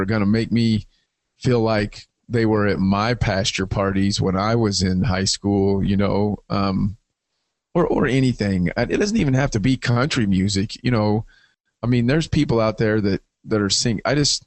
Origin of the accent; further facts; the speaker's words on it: Hutchinson, Kansas, United States; I managed a concert hall in my hometown of Hutchinson, Kansas for a while, and it didn't go very well.